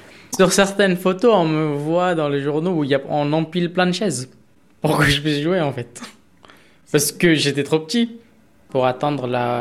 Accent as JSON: {"language": "French", "country": "Bangladesh", "said": "moi, je suis originaire du Bangladesh, donc c'est là-bas que tout a commencé."}